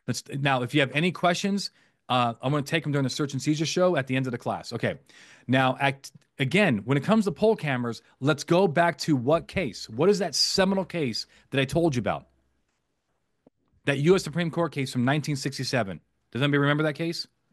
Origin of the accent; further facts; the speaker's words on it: Las Vegas, Nevada, United States; So my hometown is Las Vegas. Las Vegas has cameras on practically every street light.